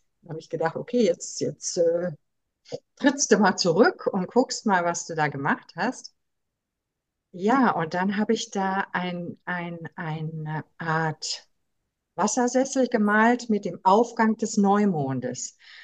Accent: Cologne, North Rhine-Westphalia, Germany; born there; ich bin ja in Köln geboren

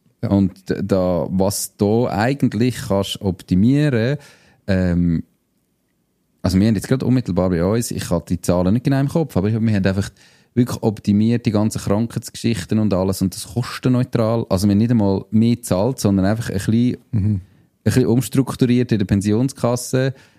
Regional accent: Switzerland; eigentlich sind wir Schweizer in gewissen Bereichen mega überversichert.

